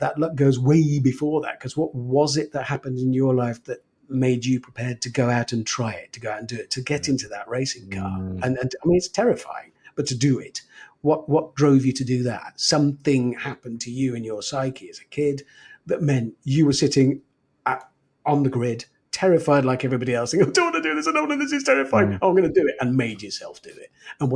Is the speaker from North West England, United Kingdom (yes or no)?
no; Birmingham, West Midlands, United Kingdom; I'm from Birmingham. People from Birmingham don't expect to travel. It's like we don't ski or swim very well.